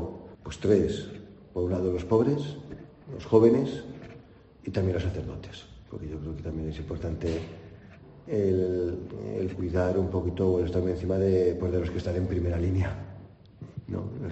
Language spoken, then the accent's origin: Spanish; Aragon, Spain; diferente un poquito de mi tierra de Aragón.